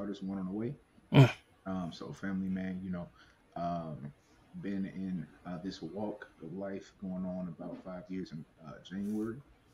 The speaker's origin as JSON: {"language": "English", "town": "Chattanooga", "region": "Tennessee", "country": "United States", "tie": "born or raised there", "said": "I'm from Chattanooga, Tennessee. That's where I reside. That's where I was born and raised."}